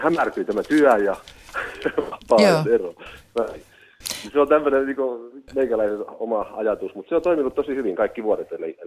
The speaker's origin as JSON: {"language": "Finnish", "town": "Rauma", "region": "Satakunta", "country": "Finland", "said": "mä olen alun perin kotoisin meren rannalta ja raumalaisia."}